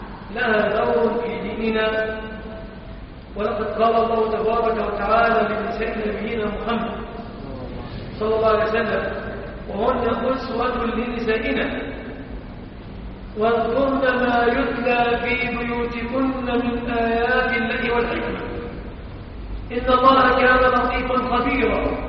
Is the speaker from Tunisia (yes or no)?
no; Egypt; الشبكة في بلادنا مصر في نواحينا ما ندري في مصر نعتبرها هذا الصداق